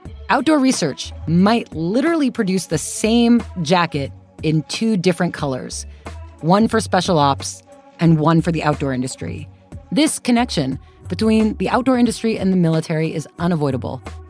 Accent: United States; they're part of like my long shared history as an American.

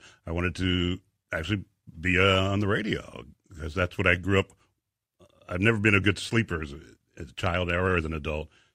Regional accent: Inglewood, California, United States; now in Indianapolis, United States; We came here from Inglewood, California in the early 70s, and I love it here.

